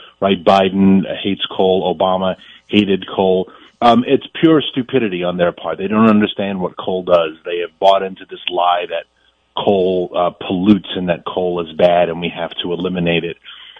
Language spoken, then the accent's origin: English; New York City, New York, United States; I grew up in New York City. I didn't even know what the heck a tent was.